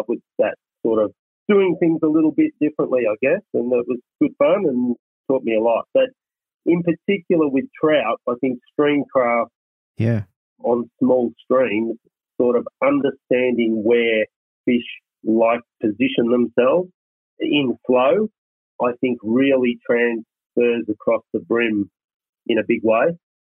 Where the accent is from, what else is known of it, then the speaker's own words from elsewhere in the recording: Bayswater, Victoria, Australia; I grew up in Victoria in Bayswater, outer eastern sort of Melbourne, and used to go a lot to Mallacoota, Gippsland Lake, Bem River.